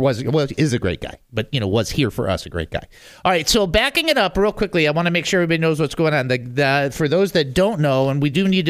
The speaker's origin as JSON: {"language": "English", "town": "Detroit", "region": "Michigan", "country": "United States", "said": "I'm from Detroit. I've been out here a while, but I'm still from Detroit."}